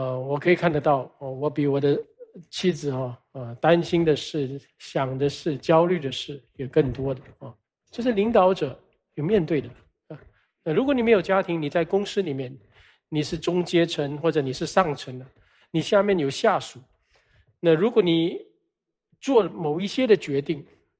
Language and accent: Chinese; Singapore; 我们在新加坡长大的，这个可以说 first world 啊，第一世界国家啊，